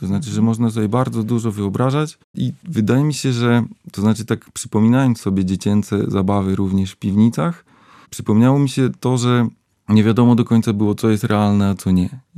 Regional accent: Kalinowo, Warmian-Masurian Voivodeship, Poland; Na pewno wzorowałem się na mojej miejscowości, w której się wychowałem, na Kalinowie. To jest taka rzeczywiście PGR-owska gminna wieś pomiędzy Ełkiem Augustowym a Oleckiem, dokładnie po środku.

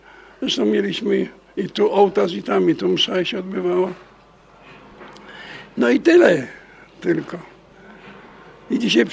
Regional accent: Gdynia, Pomeranian Voivodeship, Poland; Tak, jestem. Urodziłem się w tym mieście.

